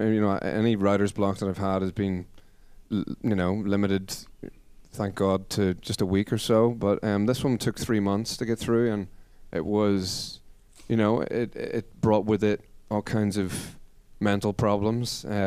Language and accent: English; Ireland; I wrote an album about growing up in Ireland.